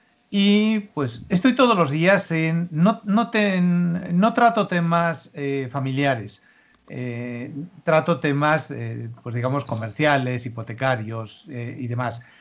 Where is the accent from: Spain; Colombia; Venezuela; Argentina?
Spain; now in Mexico; como yo, como pues vivo en México, pero soy español, y tengo una educación, pues digamos de allá